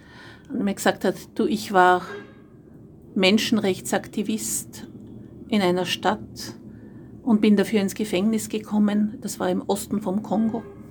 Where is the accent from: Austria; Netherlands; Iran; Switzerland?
Austria; now in France; Grüß Gott … Ich bin Österreicherin, ich lebe in Frankreich.